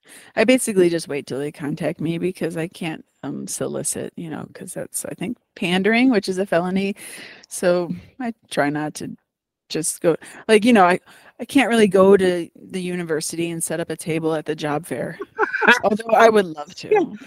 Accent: Cleveland, Ohio, United States; I'm from Cleveland.

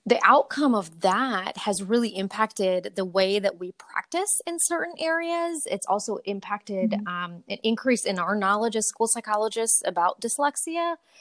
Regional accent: Maryland, United States; I'm from Maryland.

